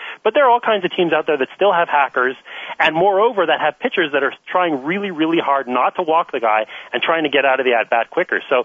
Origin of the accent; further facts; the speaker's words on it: Montreal, Quebec, Canada; growing up in Olympic Stadium in Montreal